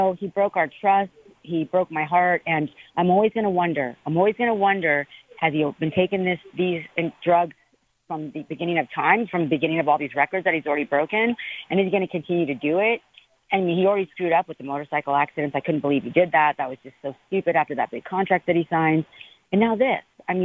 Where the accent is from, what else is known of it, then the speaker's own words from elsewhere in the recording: San Diego, California, United States; I'm from San Diego, born and raised, and he broke all of our hearts.